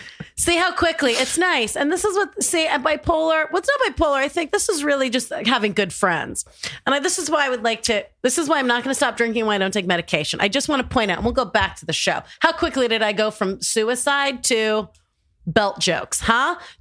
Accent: California, United States; We grew up in Orange County, California.

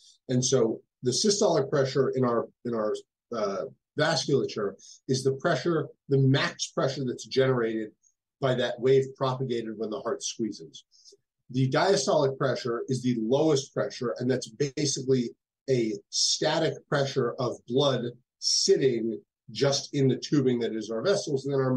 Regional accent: New Jersey, United States; now in Boston, United States; So I'm from New Jersey over in, the States. I grew up there. I did my undergraduate at the University of Pittsburgh, a medical school at Rutgers, and then came up to Boston to do my ICU fellowships and cardiac fellowships.

